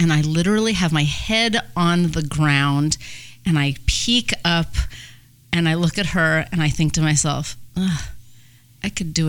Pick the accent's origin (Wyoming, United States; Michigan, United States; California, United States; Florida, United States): California, United States; Riverside; I grew up in Riverside. I don't know if that's lucky, but I grew up in Riverside, and we had a huge theater in town called Riverside Civic Light Opera